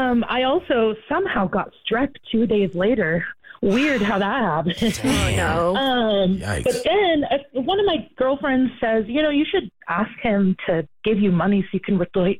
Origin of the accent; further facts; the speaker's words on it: Maine, United States; I'm originally from Maine, so I have a 207 area code.